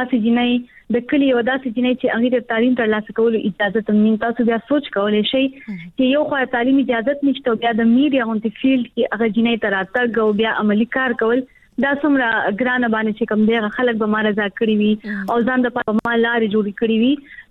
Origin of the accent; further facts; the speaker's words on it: Khyber Pakhtunkhwa, Pakistan; زه چې کوم دی خیبر پختونخوا نو خاص ضلع سره تعلق ساتم